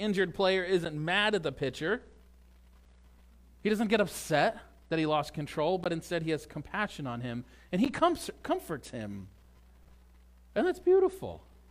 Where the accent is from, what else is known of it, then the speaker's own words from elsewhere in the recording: St. Louis, Missouri, United States; I grew up in St. Louis, so sorry, Chicago people.